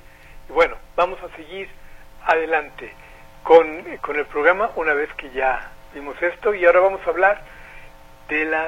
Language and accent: Spanish; Ukraine; sí, soy ucraniano